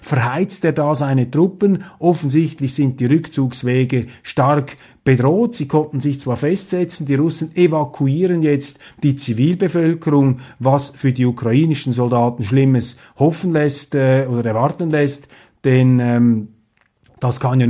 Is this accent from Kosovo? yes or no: no; Switzerland; Mir fehlt wohl als Schweizer auch das, ja, das ursprüngliche Verständnis für diesen, nennen wir es, sympathischen Größenwahn unserer französischen Freunde